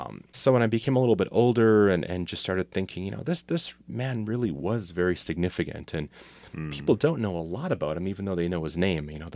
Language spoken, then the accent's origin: English; Ontario, Canada; I am from the Wasoxing community in Georgian Bay of Lake Huron, towards the eastern side of the Great Lakes.